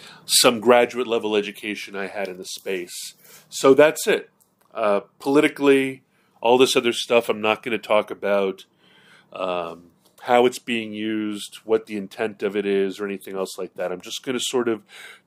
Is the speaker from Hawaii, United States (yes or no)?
yes; Hawaii, United States; And I grew up in Hawaii, but I was still white in Hawaii